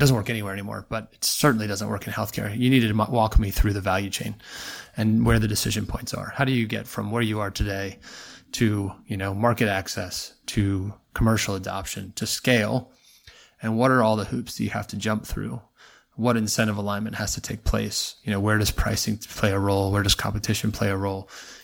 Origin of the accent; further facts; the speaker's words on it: United States; moved away as an adult; now in United Kingdom; and you can tell by my funny accent, I'm an American. So I spent, you know, 10 years working in the US healthcare system before coming here for the last 11 years working in the UK and Europe.